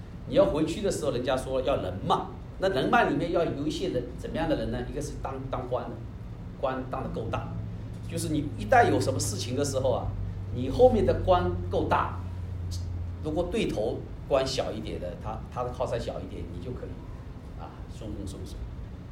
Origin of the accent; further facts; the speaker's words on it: China; now in United States; 作为一个中国人生活在美国，然后呢我又不愿意回到中国去